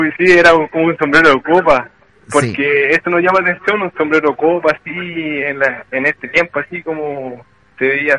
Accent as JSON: {"language": "Spanish", "town": "Curacaví", "region": "Santiago Metropolitan Region", "country": "Chile", "tie": "born or raised there", "said": "Sí, nacido y criado aquí en Curacaví."}